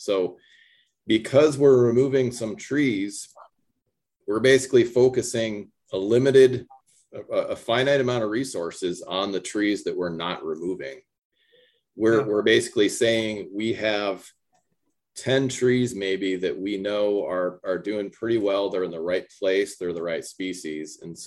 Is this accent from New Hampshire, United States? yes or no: yes; New Hampshire, United States; also born or lived in Maine; I grew up in New Hampshire and Maine and spent plenty of time in Vermont.